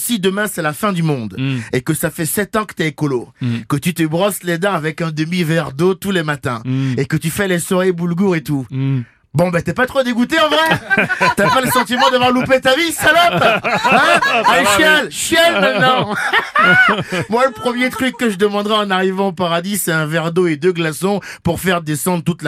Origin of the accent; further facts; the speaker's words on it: Benin; Attends, et moi je viens du Bénin, il fait 40 degrés à l'ombre